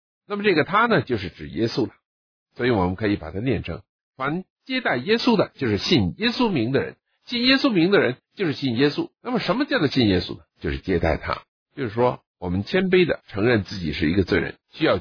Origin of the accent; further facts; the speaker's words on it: China; 照我们中国人那个信字，是人字边加一个言语的言，就是说人的话。